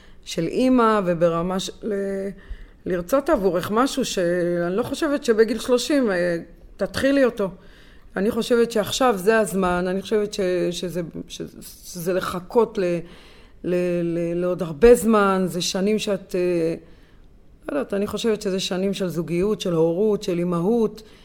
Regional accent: Netivot, Southern District, Israel; גרתי ונולדתי בנתיבות. זה היה אזור מאוד סגור, מאוד מקובע. כן, אזור, סביבה מזרחית, עם כל המשתמע מכך, עם כל המסורת.

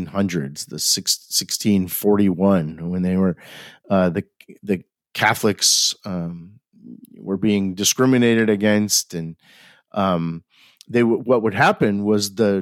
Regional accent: Texas, United States; I'm from Texas. Everywhere we went, we're like, we're from Texas.

